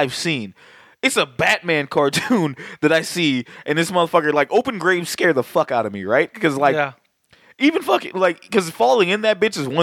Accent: Florida, United States; You got to remember, I'm from Florida. We don't read well.

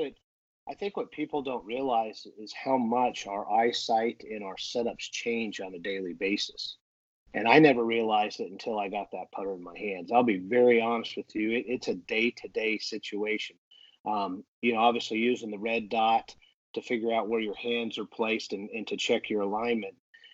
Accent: Colorado, United States; Growing up in Colorado like I did, I don't think my short game ever got prepared for Bermuda grass

